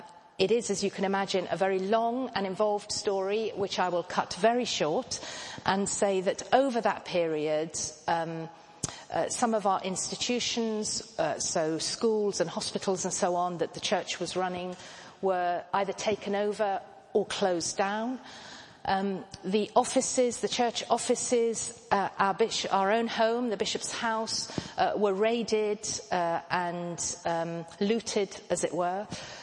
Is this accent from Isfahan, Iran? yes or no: yes; Isfahan, Iran; born there; English is a second language; I was born in the middle of the 60s, 1966, in the very beautiful city of Isfahan, which is quite central in the country.